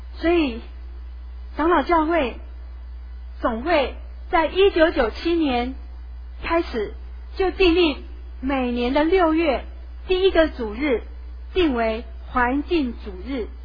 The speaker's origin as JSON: {"language": "Chinese", "country": "Taiwan", "said": "我们台湾人"}